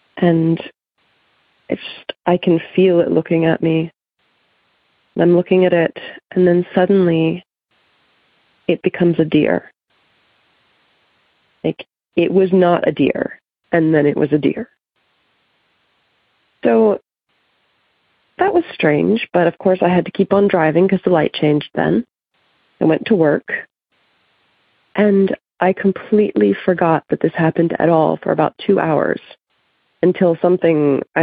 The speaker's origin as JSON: {"language": "English", "region": "Virginia", "country": "United States", "said": "I'm from Virginia. I've been listening for a while now."}